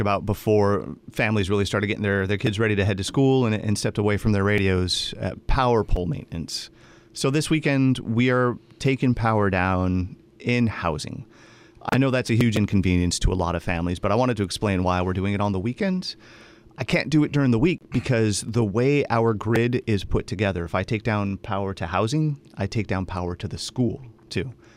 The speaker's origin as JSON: {"language": "English", "town": "San Diego", "region": "California", "country": "United States", "tie": "born there", "said": "San Diego is amazing. I was born in San Diego too."}